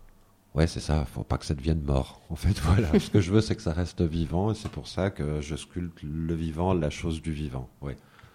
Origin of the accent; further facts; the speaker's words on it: Alise-Sainte-Reine, Bourgogne-Franche-Comté, France; Le chêne, personnellement, c'est mon côté celte, puisque je viens d'Alésia, mon côté gaulois va voilà, vers le chêne.